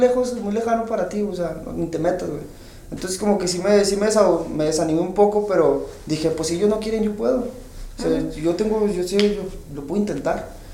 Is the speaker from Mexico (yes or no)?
yes; Mexico; que descargué craqueado como buen mexicano.